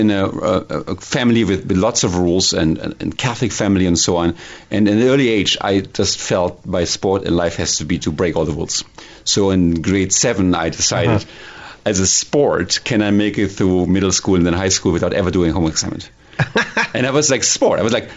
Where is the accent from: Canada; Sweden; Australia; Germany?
Germany; Hildesheim, Lower Saxony; now in California, United States; It's just close to Berlin, in a small city called Hildesheim, 100,000 souls, everybody, and basically, and a part of Germany